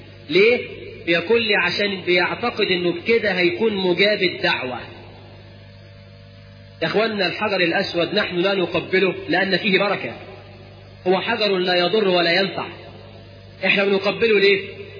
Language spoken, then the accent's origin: Arabic; Egypt; واحنا كمصريين يعني شفت ناس من كفر الدوار